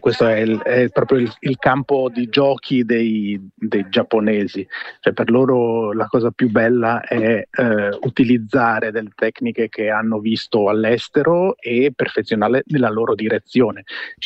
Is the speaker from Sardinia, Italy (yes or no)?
no; Friuli-Venezia Giulia, Italy; io sono friulano